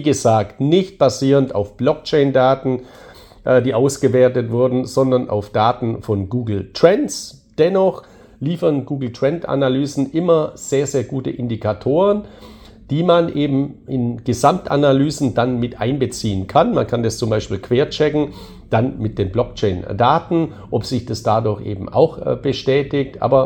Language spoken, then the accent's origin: German; Balearic Islands, Spain; German is a second language; in Spanien, also meiner Heimat, ich lebe ja auf Mallorca